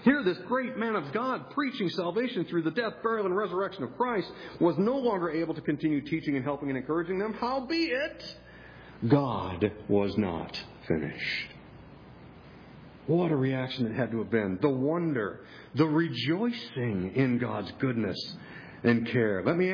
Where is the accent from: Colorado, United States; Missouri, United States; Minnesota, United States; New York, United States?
Minnesota, United States; I grew up in Minnesota, and then every summer we'd have a Bible camp out there